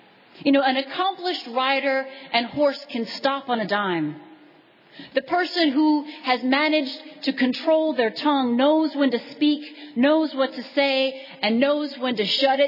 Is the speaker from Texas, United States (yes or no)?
yes; Texas, United States; I'm from West Texas, where it's dry and it's hot.